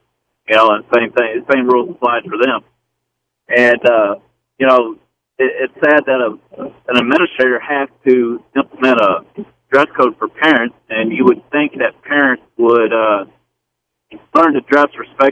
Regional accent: Texas, United States; Hey, I grew up down there in Texas

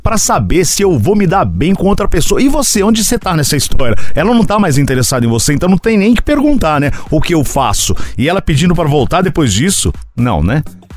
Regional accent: Belo Horizonte, Minas Gerais, Brazil; sou de BH, tenho 32 anos, canceriana

